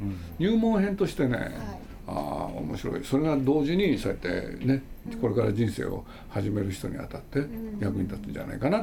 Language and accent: Japanese; Nagoya, Aichi, Japan; born there; now in Tokyo, Japan; 僕は名古屋の生まれで東京来たんだけれど